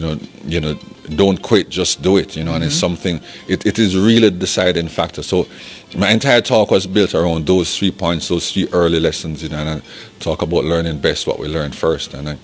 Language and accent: English; Jamaica; born there; I was born in Jamaica, it gave me a chance.